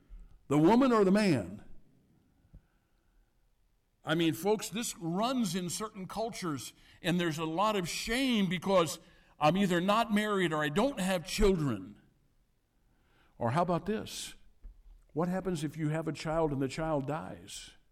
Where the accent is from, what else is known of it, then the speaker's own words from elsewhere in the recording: St. Louis, Missouri, United States; born there; I was born in St. Louis because they went over to a specialist, St. Louis Maternity Hospital